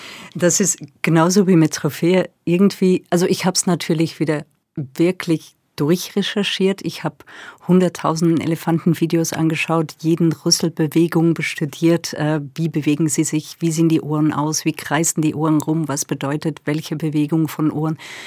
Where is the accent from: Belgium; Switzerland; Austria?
Belgium; Wir haben bei uns in Belgien auch ein paar Schriftsteller, die dieses Genre mal gern betreiben.